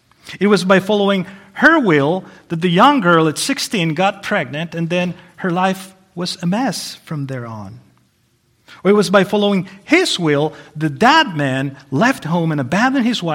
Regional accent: Mexico; now in United States; and I'm originally from Mexico, as some of you already know, but this is my first time in North Carolina

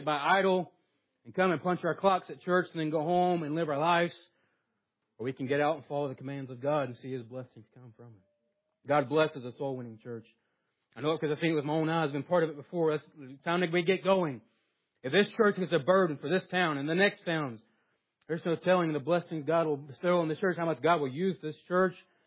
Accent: the South, United States; I'm from the South, and I can still say that.

